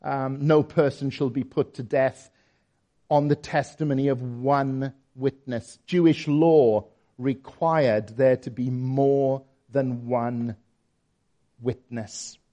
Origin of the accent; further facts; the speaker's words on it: Merthyr Tydfil, Wales, United Kingdom; I came from Merthyr Tydfil and I'm going to the grave.